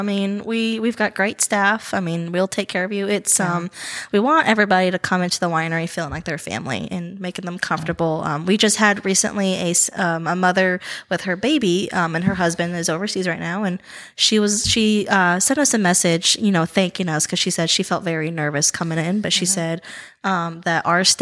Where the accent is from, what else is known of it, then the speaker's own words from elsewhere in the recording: Wisconsin, United States; Because I'm from Wisconsin, so I grew up on Culver's.